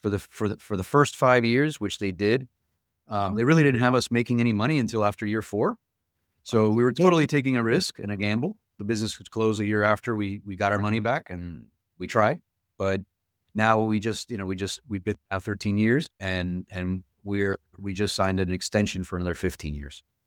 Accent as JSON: {"language": "English", "town": "Miami", "region": "Florida", "country": "United States", "said": "again, we come from the same place. We come from Miami. We knew his family. He knew our family."}